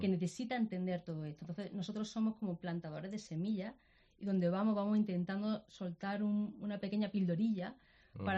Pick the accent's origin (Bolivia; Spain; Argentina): Spain; Granada, Andalusia; also born or lived in Netherlands; Yo soy de Granada, yo me he criado aquí, mi familia aquí, yo he estado en la Universidad de Granada, licenciada uh-huh. en Derecho